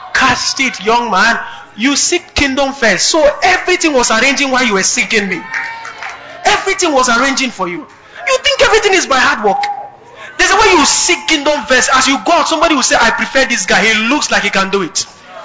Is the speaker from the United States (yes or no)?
no; Benue, Nigeria; I'm from Benue and I'm trying to enter and the woman is thinking I'm lying.